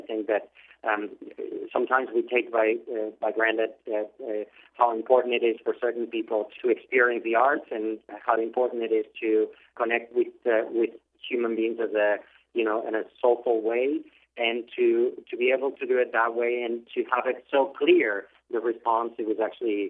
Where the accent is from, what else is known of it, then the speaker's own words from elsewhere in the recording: Spain; English is a second language; now in United States; Growing up in Spain, actually, I never heard of the Nutcracker.